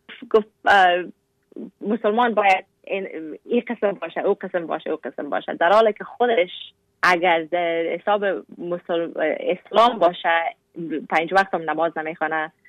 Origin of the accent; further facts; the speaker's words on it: Afghanistan; now in Canada; گفتم از کانادا. گفت نه راستی از کجا هستی؟ گفتم از افغانستان. گفت از افغانستان اگه هستی یعنی که مسلمان هستی نه؟ گفتم ما اگر افغانستان هستم مسلمان هستم